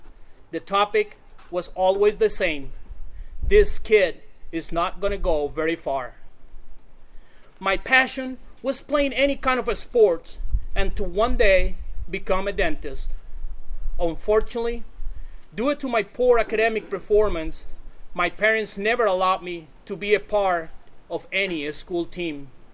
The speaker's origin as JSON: {"language": "English", "country": "Colombia", "said": "Due to Colombian policies, I was required to do my senior year again back in my home country."}